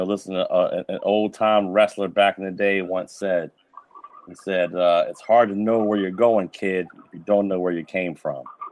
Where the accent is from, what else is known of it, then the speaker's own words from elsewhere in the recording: Virginia, United States; I'm from Virginia originally, kind of down south.